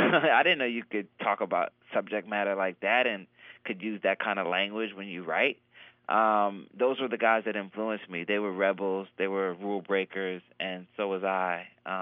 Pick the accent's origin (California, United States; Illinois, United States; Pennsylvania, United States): Pennsylvania, United States; Philadelphia; You know, everyone I grew up with in Philly, we had what we call hip-hop Tourette's.